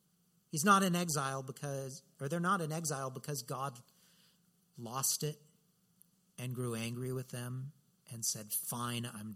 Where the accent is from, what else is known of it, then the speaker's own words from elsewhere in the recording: California, United States; moved away; I remember when I moved to Boston from Central California, where we had read about winter and, you know, snow is this wonderful thing that you go and you visit.